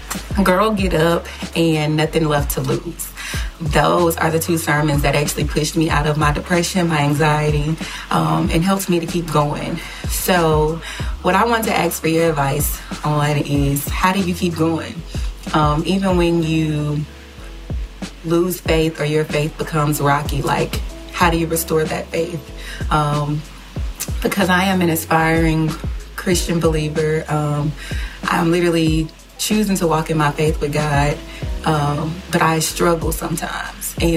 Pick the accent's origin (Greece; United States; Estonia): United States; Gulfport, Mississippi; I'm from Gulfport, Mississippi.